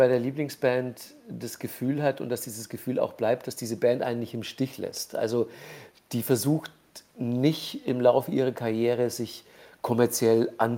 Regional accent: Manching, Bavaria, Germany; Ja, so ein kleines Dorf hatte damals, glaube ich, so 5.000, 6.000 Einwohner. Und Ingolstadt, die nächstgrößere Stadt, ja, so 10 Kilometer entfernt. Und das war so der Mittelpunkt meines Lebens.

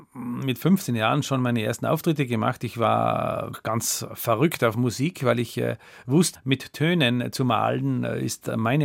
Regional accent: Italy; die Dolomiten schauten bei mir zu Hause im Kinderzimmer rein.

